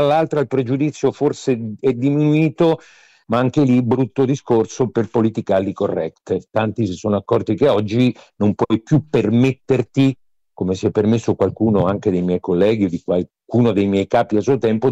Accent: Verona, Veneto, Italy; siamo veronesi tutti e due

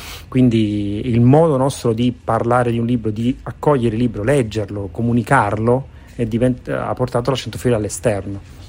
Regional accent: Naples, Campania, Italy; Io sono napoletano.

